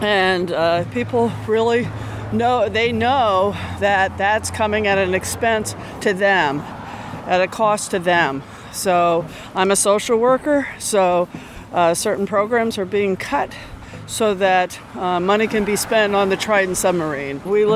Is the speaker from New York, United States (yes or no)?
no; Maine, United States; I'm from Maine.